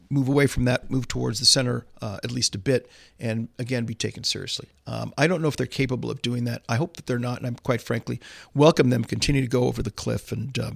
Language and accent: English; California, United States; California, which is my home state, Jeremy Hildreth's home state. We grew up out there.